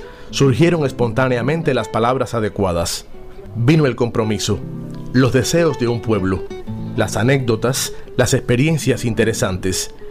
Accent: Cuba; Así somos los cubanos.

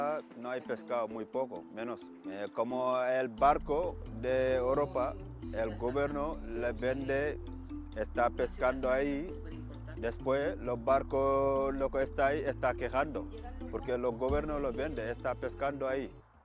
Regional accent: Kayar, Thiès, Senegal; Spanish is a second language; Yo vengo de Senegal. Mi pueblo se llama Kayar. Un pueblo de pescador, yo soy marinero, eres pescador, un pueblo de playa muy limpio, muy bueno, la verdad me encanta.

